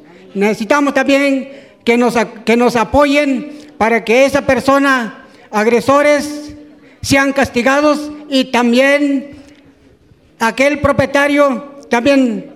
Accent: Nuevo San Andrés, Oaxaca, Mexico; somos de Nuevo San Andrés, yo soy de Nuevo San Andrés, municipio de Santa María Chimalapa

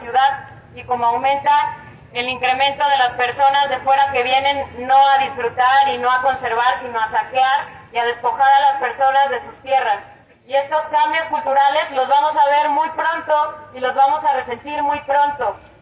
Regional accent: Quintana Roo, Mexico; estamos viviendo aquí en Quintana Roo, en el estado que habitamos. Muchas de las personas que estamos aquí venimos del norte de Quintana Roo

